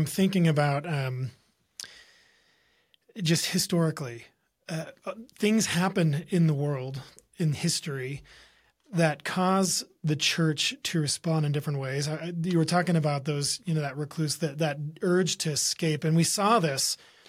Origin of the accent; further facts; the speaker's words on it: California, United States; A lot of Californians move up here. Again, not every I'm from California, so I fall into that same category